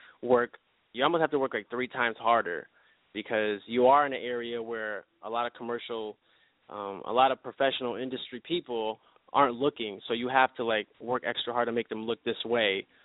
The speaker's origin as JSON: {"language": "English", "town": "Detroit", "region": "Michigan", "country": "United States", "said": "I'm in Michigan. I'm from the Detroit area."}